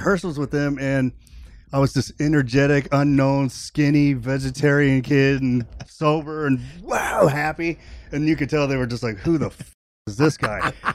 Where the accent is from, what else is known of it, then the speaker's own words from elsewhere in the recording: Indiana, United States; I grew up in Indiana.